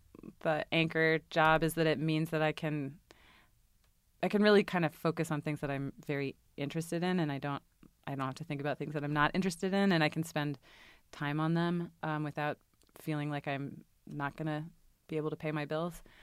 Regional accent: Richmond, Virginia, United States; I grew up in Richmond, Virginia.

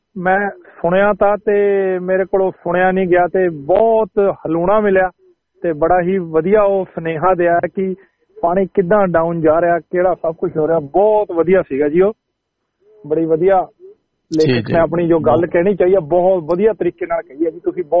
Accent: Haryana, India; ਮੈਂ ਬੇਸਿਕਲੀ ਹਰਿਆਣੇ ਤੋਂ ਬਿਲੋਂਗ ਕਰਦਾ

